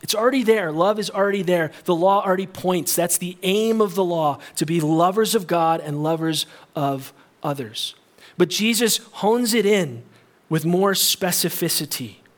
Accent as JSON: {"language": "English", "region": "Illinois", "country": "United States", "tie": "born or raised there", "said": "I grew up outside of Chicago, so it was really scary merging onto the highway."}